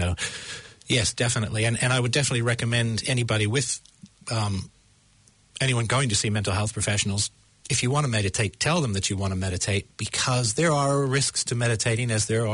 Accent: United States; accent: American; My American accent. I see.

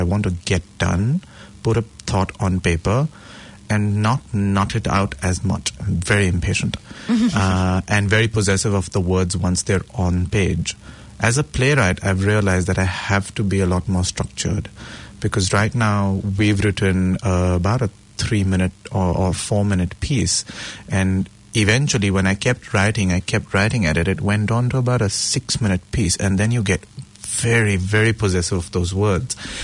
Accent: India; first language Marathi; English is a second language; And then Marathi is my mother tongue. I learned it as I was growing up. So everybody around me spoke Marathi.

